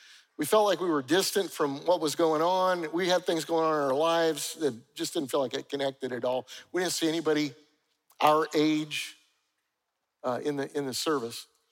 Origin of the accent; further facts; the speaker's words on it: Charleston, United States; especially if they hear I'm from Charleston.